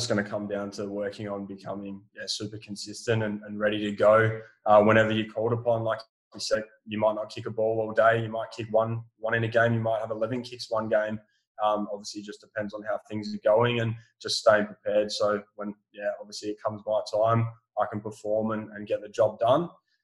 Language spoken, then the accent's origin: English; Australia; which most people probably wouldn't expect being an Australian over here and whatnot, a young guy.